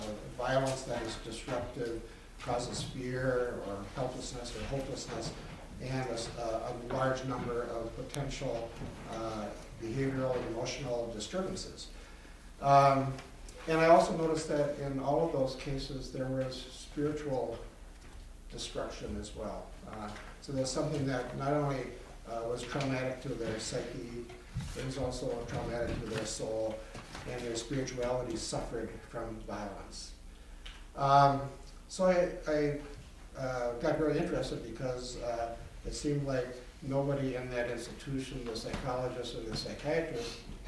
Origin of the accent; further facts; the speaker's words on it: Duluth, Minnesota, United States; I'm also a family physician. I'm from Duluth, Minnesota.